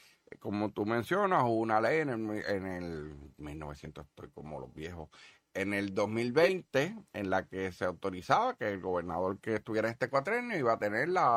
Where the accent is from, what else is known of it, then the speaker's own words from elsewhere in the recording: Puerto Rico; para todos los efectos somos gringos, nuestra ciudadanía no es puertorriqueña, el pasaporte de nosotros es americano, nuestra ciudadanía es la misma ciudadanía de Estados Unidos